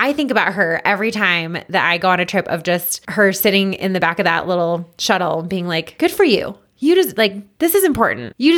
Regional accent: Boulder, Colorado, United States; I'm like, yeah, you know, I'm from the Boulder area.

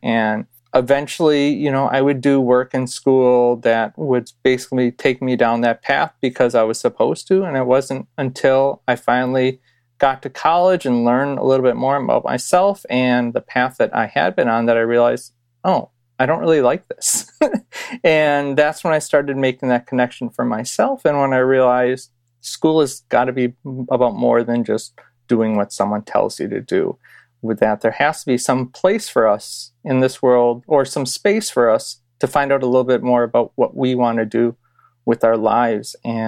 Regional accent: Sheboygan, Wisconsin, United States; I grew up in Sheboygan, Wisconsin, a smaller town. Both my parents immigrated from Pakistan

